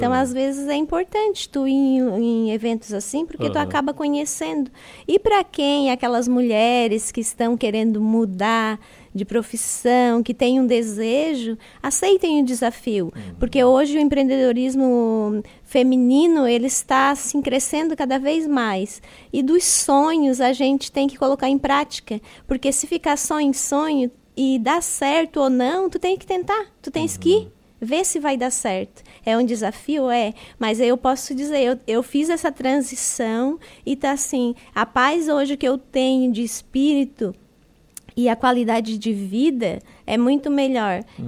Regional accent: Cocal do Sul, Santa Catarina, Brazil; porque eu sou de Cocal, então eu não sou daqui, né?

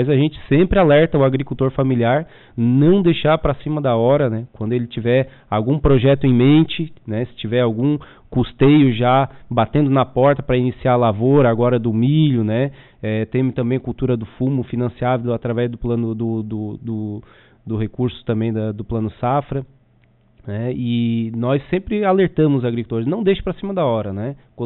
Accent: Tubarão, Santa Catarina, Brazil; now in Treze de Maio, Brazil; eu sou natural de Tubarão, né? Mas resido em 13 de maio já desde 2014, né? E trabalho aqui na região toda, né, desde 2006

